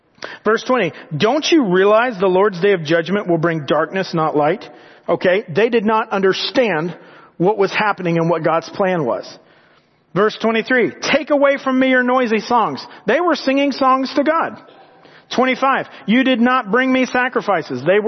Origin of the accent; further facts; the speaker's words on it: Georgia, United States; Of course, I'm from Georgia, so we say, and then it all went north, but That's an older conversation.